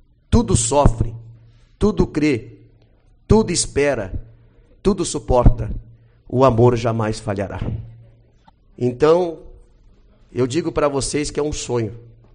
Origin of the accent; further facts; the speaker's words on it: Porto Alegre, Rio Grande do Sul, Brazil; also born or lived in Santa Catarina; now in Uruguaiana, Brazil; fiz 43 anos, mas sou um jovem sonhador. Desde quando eu saí de Porto Alegre, sou porto-alegrense, tive 6 anos morando em Santa Catarina. Eu vim de Santa Catarina para a cidade uruguaiana, estou há 24 anos nessa cidade